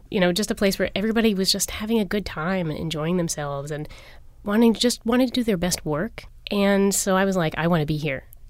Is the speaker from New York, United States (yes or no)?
yes; New York, United States; now in Philadelphia, United States; I'm actually a New York native.